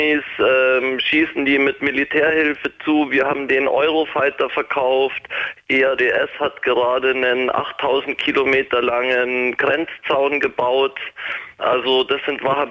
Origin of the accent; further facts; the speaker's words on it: Munich, Bavaria, Germany; also eigentlich komme ich aus München